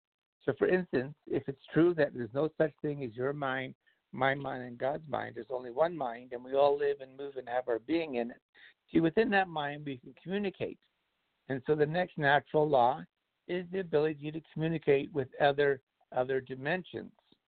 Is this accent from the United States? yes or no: no; Canada; I remember being a Canadian